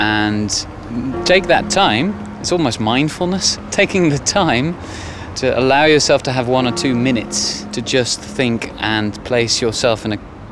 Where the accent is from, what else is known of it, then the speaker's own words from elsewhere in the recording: England, United Kingdom; I do, as an Englishman. I have a great-grandfather who fought here.